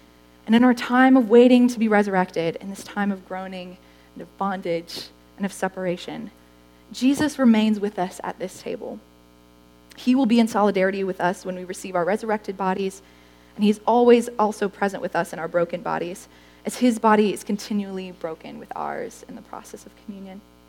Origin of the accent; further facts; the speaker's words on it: Minnesota, United States; I'm from Minnesota, so stepping outside in June in Carolina is like the worst.